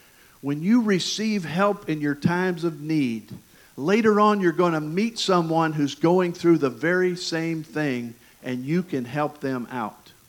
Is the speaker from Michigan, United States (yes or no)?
yes; Michigan, United States; accent: southern; I tell folks I grew up in Michigan, but the reason I speak the way I do with this southern accent is because I played baseball in East Tennessee.